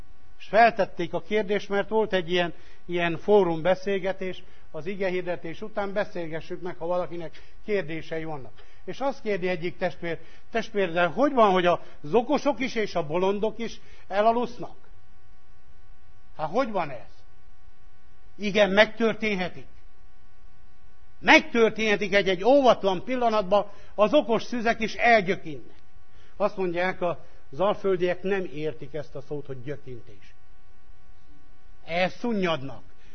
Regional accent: Transylvania, Romania; Még akkor is, ha székely vagyok.

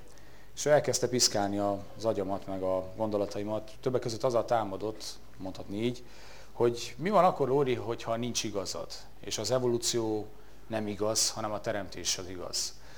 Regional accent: Sâniob, Bihor, Romania; also born or lived in Oradea; 34 éves vagyok, 1980-ban születtem Nagyváradon, falu nevelkedtem Szentjóban, majd később Székédon.

